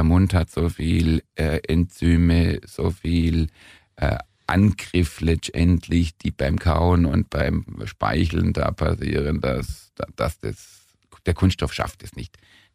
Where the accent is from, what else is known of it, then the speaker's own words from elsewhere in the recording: Baden-Württemberg, Germany; Ich bin Schwabe.